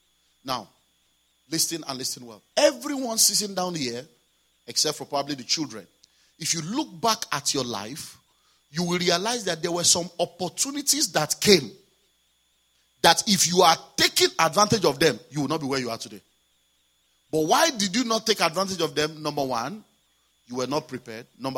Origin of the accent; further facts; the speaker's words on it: Nigeria; now in United Kingdom; So I get that, say, oh, I'm a pastor from Nigeria, these are my books.